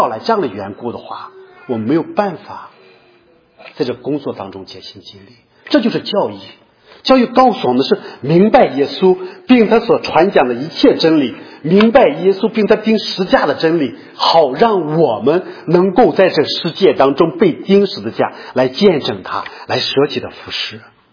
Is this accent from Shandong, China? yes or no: yes; Shandong, China; 我们中国君子就是这样的，我们山东人尤其如此